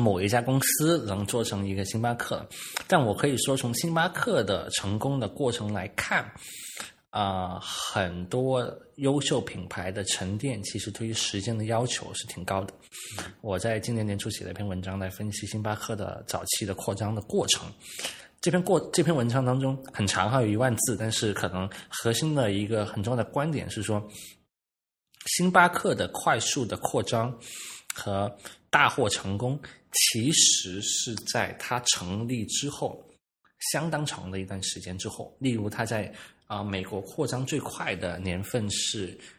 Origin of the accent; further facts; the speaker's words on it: Guangdong, China; 我们是广东人哈，我是广东人，就我很喜欢吃粤菜